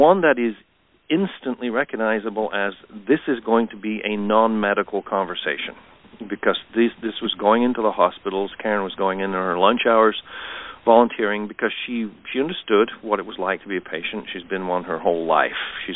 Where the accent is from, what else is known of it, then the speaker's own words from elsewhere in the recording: England, United Kingdom; moved away; I'm originally from England. I was a typically reserved Brit